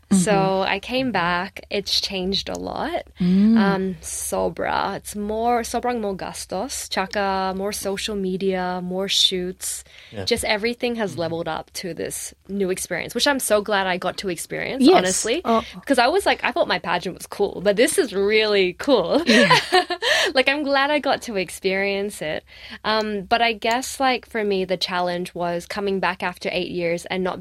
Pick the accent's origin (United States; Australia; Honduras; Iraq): Australia; I'm from Australia. I'm so chill.